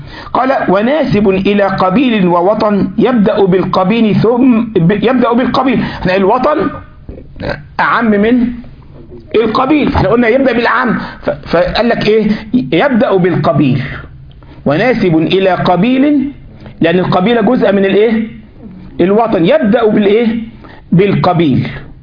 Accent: Egypt; لكن عندنا في مصر يقول لك ايه القاهرة الكبرى

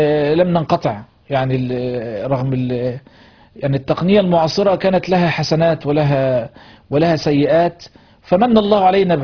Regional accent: Kitama, Gharbia, Egypt; أهل قريتي، أنا من كتامة غربية

